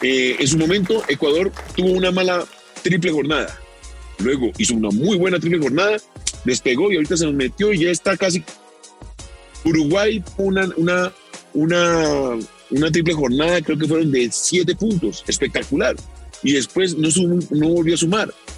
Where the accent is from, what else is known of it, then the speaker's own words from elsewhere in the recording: Colombia; lo que nosotros como colombianos